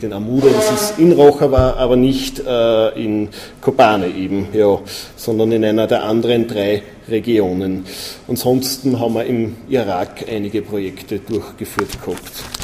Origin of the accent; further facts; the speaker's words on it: Wels, Upper Austria, Austria; bin aus Wels in Oberösterreich